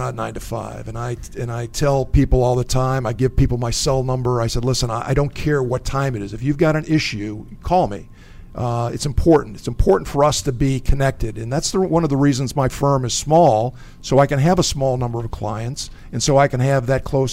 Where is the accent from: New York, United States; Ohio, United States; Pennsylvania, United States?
Ohio, United States; Cleveland; I grew up in Cleveland, Ohio, on the western edge of Cleveland. At that time, it was kind of a farming community.